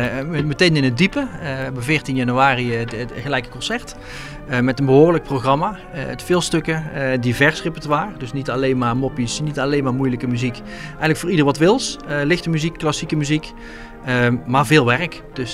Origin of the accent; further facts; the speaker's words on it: 's-Hertogenbosch, North Brabant, Netherlands; now in Rossum, Netherlands; 40 jaar. Ik kom uit de omgeving Sertogenbosch. Ik woon nu in Rossum, een klein dorpje, net tegen de Betuwe aan.